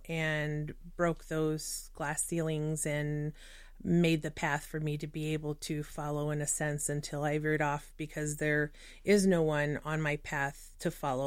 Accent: Texas, United States; Born and raised in Texas, I don't do the Minnesota nice very well.

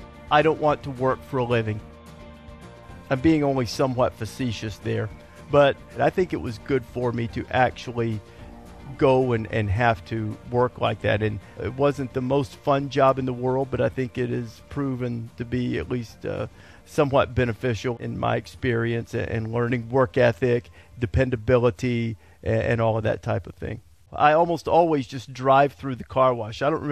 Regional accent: Muscle Shoals, Alabama, United States; My first job was in Muscle Shoals, Alabama, my hometown.

